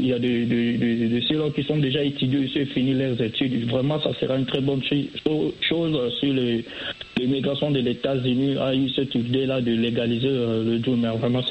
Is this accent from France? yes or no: no; DR Congo; moved away as an adult; je suis Congolais, la dictature qui règne dans notre pays là. Et en fuyant de notre pays, je dois partir en Angola.